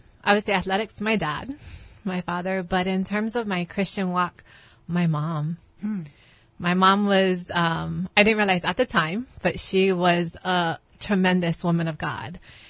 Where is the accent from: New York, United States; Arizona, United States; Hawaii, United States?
Hawaii, United States; Makiki; I actually grew up, I'm a townie, all the way right in Makiki, right down the street from Roosevelt High School. Actually, my younger years, I was in Manoa